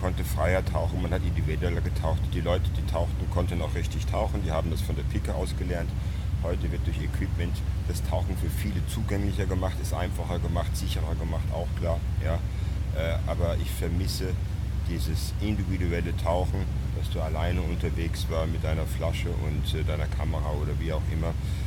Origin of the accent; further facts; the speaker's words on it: Sylt, Schleswig-Holstein, Germany; Ich bin in Sylt aufgewachsen und der ganze Trubel am Strand hat mich oftmals so genervt.